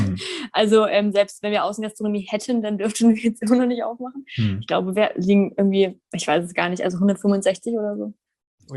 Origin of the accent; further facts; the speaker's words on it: Nienburg, Lower Saxony, Germany; In Nienburg, also in meinem Heimatort.